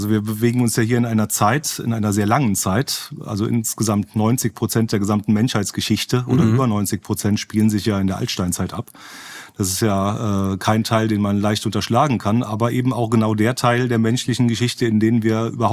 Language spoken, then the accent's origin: German; Trier, Rhineland-Palatinate, Germany; ich komme ja ursprünglich aus Trier